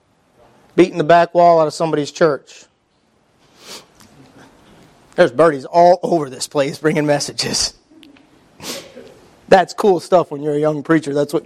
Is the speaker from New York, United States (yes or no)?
no; Michigan, United States; They're all from Ohio anyways. I'm from Michigan.